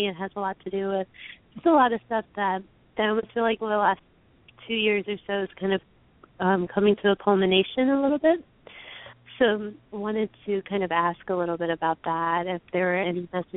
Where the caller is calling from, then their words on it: Charleston, United States; I'm calling from Charleston.